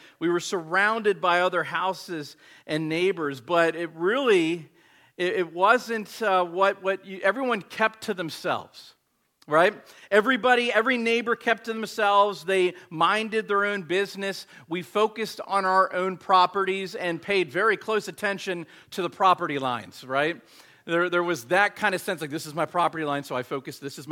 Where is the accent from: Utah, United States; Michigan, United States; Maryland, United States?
Maryland, United States; Bel Air; also born or lived in Houston, Texas / Louisiana; I was born in Houston, Texas. We moved down here to Maryland, or down to Maryland for a little bit, and then I was living in Louisiana, and then back to Maryland to where actually the house I grew up